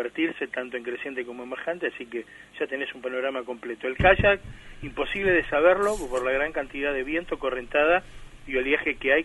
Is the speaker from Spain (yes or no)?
no; Quilmes, Buenos Aires Province, Argentina; Lo que más no se usa, como en el Río de la Plata, al menos yo que me crié